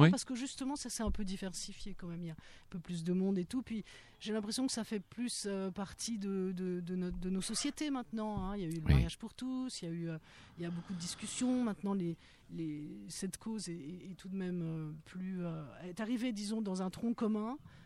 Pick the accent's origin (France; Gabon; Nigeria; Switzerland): Switzerland; Donc merci, je viens de Suisse.